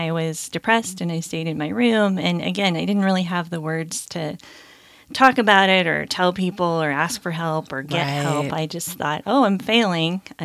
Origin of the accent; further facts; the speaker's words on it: Grants Pass, Oregon, United States; I actually grew up in Oregon. I grew up in Southern Oregon in Grants Pass.